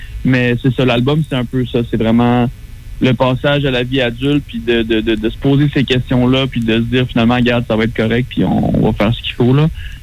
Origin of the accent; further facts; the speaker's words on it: Thetford Mines, Quebec, Canada; now in Montreal, Canada; Je viens de Thetford Mines, j'habite à Montréal.